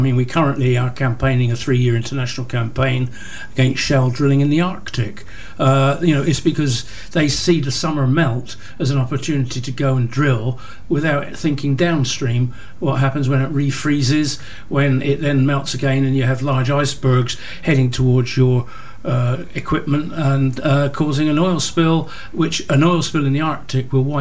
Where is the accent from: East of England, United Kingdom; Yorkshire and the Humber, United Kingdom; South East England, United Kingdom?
South East England, United Kingdom; Portsmouth; starting from my early childhood and growing up in Westside Portsmouth and going around Whale Island and fishing and so forth